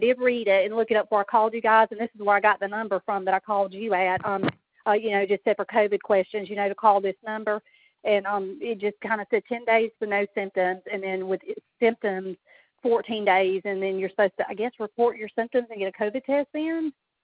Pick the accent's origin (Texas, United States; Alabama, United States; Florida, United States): Alabama, United States; County, the Baldwin County Health Department, because I'm from Baldwin County.